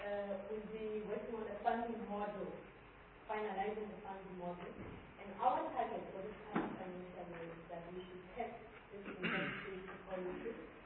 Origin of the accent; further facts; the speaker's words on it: South Africa; We come from far and far and being creative as South African.